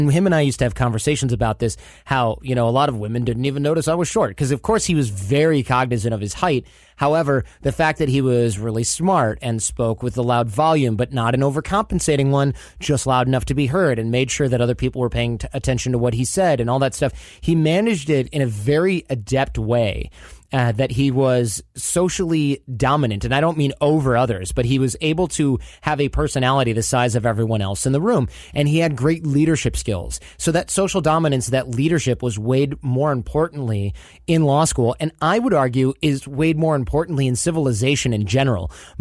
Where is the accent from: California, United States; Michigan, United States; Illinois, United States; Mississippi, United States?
Michigan, United States; And I grew up in Michigan, and I don't think I knew anybody that spoke German who wasn't German.